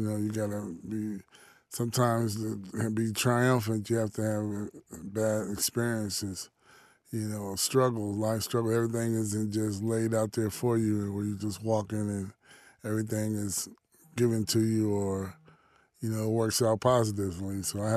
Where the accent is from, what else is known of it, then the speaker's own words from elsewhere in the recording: Columbus, Ohio, United States; I grew up in Columbus, Ohio, north end of Columbus.